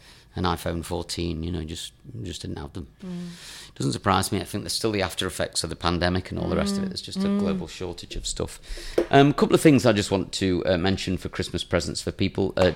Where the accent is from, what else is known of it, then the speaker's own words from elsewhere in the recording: Bromsgrove, West Midlands, United Kingdom; born there; But can I just say, I was born in Birmingham. So I'm allowed.